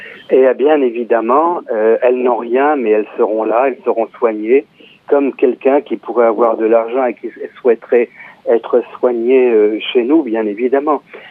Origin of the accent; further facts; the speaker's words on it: France; vous savez, souvent en France, c'est mon pays, je suis français